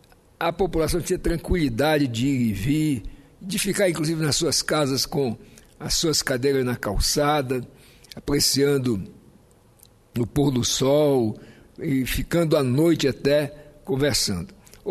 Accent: Boa Vista, Roraima, Brazil; Hoje, lá no meu estado, na capital Boa Vista

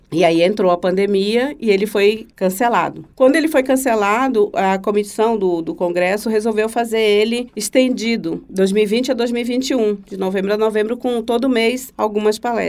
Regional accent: Manaus, Amazonas, Brazil; now in Santa Catarina, Brazil; Isso, sou de Manaus. E por conta de ser amazonense

